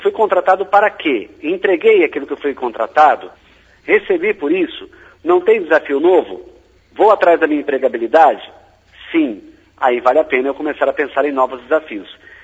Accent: Brazil; Por coração, é claro que eu sou brasileiro, torço pelo Brasil

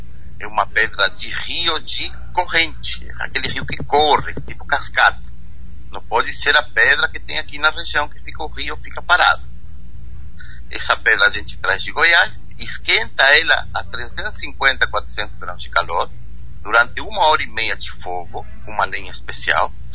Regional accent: San Carlos de Bariloche, Río Negro, Argentina; Portuguese is a second language; Sim, nós somos de Bariloche, São Carlos de Bariloche, da Patagônia, né?

